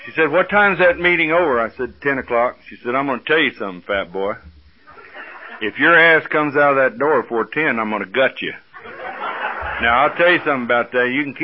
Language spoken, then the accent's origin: English; Bible Belt, United States; I come from the Bible Belt, and I've been baptized, sprinkled, dipped, flipped, tattooed, and screwed.